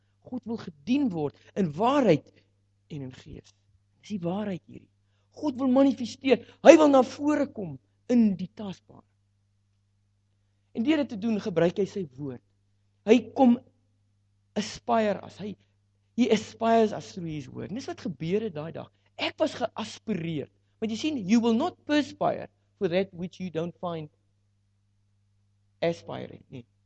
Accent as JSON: {"language": "Afrikaans", "town": "Springbok", "region": "Northern Cape", "country": "South Africa", "said": "ek kom van die Noord-Kaap af, 'n plekkie op die naam van Springbok"}